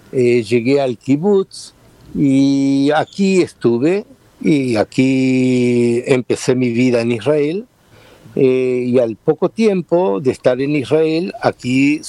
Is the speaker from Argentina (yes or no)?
yes; Argentina; born there; yo nací en Argentina.